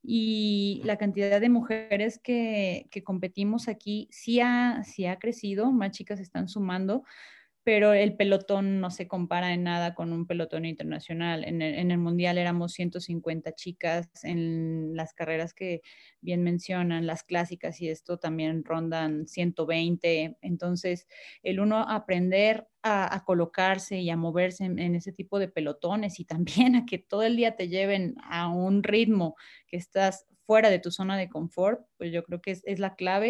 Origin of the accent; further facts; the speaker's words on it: Mexico; lo que nos hace falta a nosotras como mexicanas es justo competir